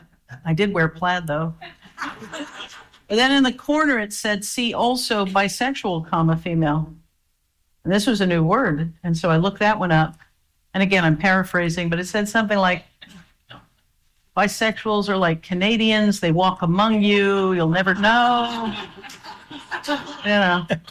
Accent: Florida, United States; You know, I grew up on the Panhandle.

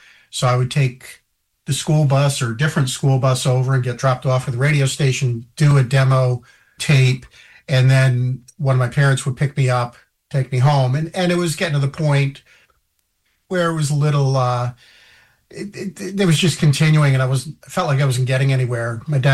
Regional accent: Long Island, New York, United States; I grew up on Long Island, and I remember always tuning in and listening to radio, AM, FM, moved upstate New York in 1973, 1974, and kind of a culture shock

